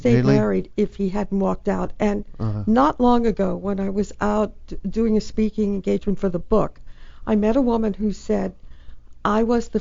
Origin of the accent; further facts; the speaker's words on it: Baltimore, Maryland, United States; I'm originally from Baltimore.